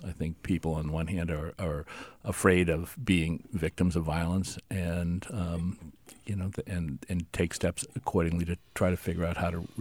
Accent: New Hampshire, United States; at least when I was growing up in New Hampshire.

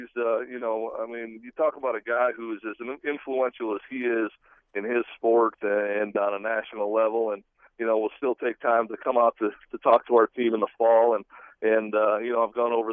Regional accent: Lansing, Michigan, United States; I grew up here in the Lansing area. I grew up a Spartan fan

